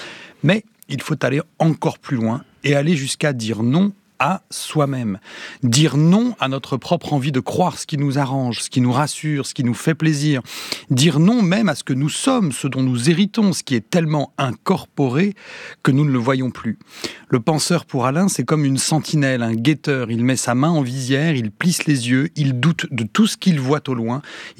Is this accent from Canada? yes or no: no; France; Je suis français